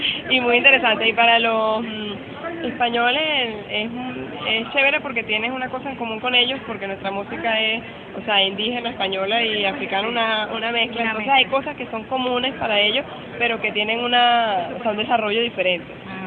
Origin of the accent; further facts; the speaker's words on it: Caracas, Capital District, Venezuela; born there; yo nací en Caracas, pero mi familia es por parte de papá es de Lara.